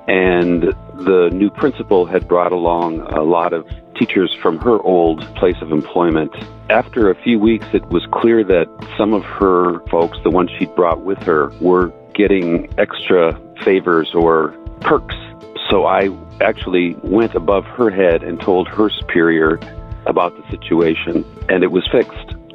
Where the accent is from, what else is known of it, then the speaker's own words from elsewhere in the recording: Dallas, Texas, United States; I am from Dallas, Texas.